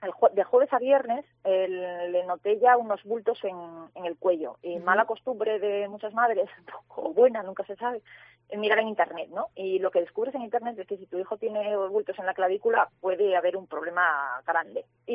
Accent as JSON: {"language": "Spanish", "region": "Asturias", "country": "Spain", "said": "yo soy asturiana"}